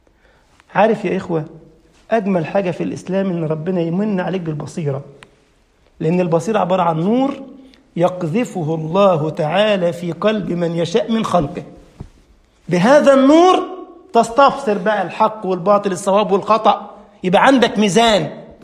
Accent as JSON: {"language": "Arabic", "country": "Egypt", "said": "ويحكي قصة بتاع كده حلوة كانت قديمة عندنا في مصر"}